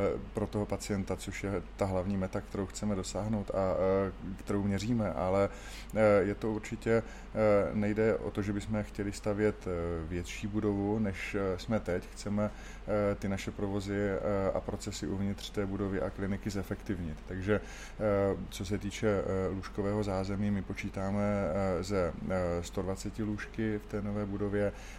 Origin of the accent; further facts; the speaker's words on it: Brno, South Moravian Region, Czechia; jsem Brňák, vyrůstal jsem v Komíně a chodil jsem na základní školu Kristenova a potom Pastviny v Komíně.